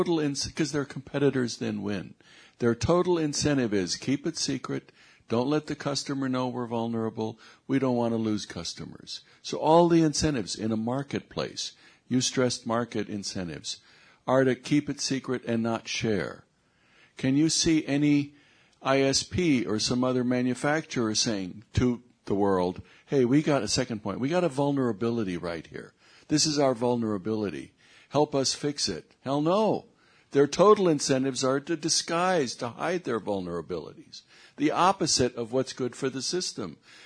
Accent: Brookings, South Dakota, United States; from Brookings

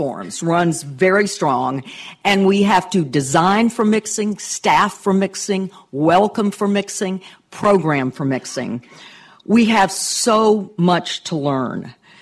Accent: Memphis, Tennessee, United States; working on the riverfront in my hometown of Memphis, a city that is majority African American

